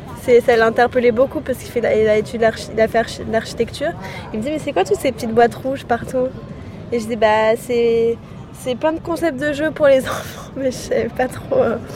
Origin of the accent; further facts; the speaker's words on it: Paris, Île-de-France, France; now in Mexico City, Mexico; on habite à l'étranger et moi, je suis de Paris à la base.